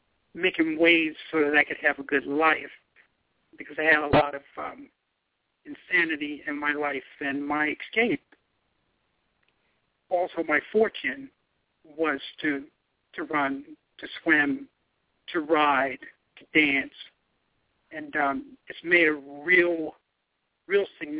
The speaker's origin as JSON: {"language": "English", "town": "Philadelphia", "region": "Pennsylvania", "country": "United States", "said": "But I'm from the Philadelphia area, and I've always been an Ironman or champion, and it just started from day one."}